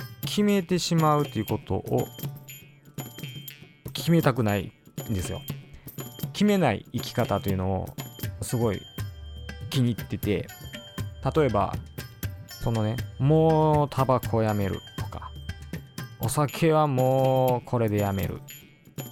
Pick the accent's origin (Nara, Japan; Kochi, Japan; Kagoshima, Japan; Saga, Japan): Nara, Japan; born there; also born or lived in Kobe; now in Tokyo, Japan; まあ実際奈良で生まれて、で今東京に住んでて、で神戸にも2年間住んでて